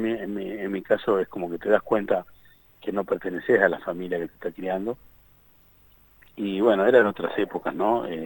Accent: Las Rosas, Santa Fe, Argentina; ibas pasando tu infancia muy de pueblo, porque fui criado en Las Rosas, uh-huh. donde hoy vivo también en Las Rosas, sigo ahí, toda mi vida tengo ahí, mis hijos ahí, todo alrededor de Las Rosas.

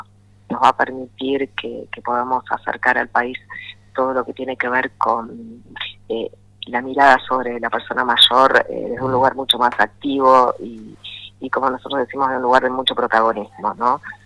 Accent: Santa Fe, Argentina; y yo, que soy de Santa Fe.

